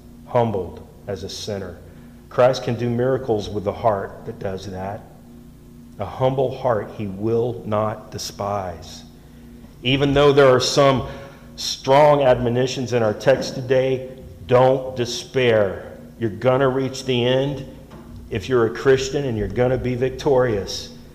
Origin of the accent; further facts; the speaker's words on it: the South, United States; accent: southern; Sometimes my southern accent comes out.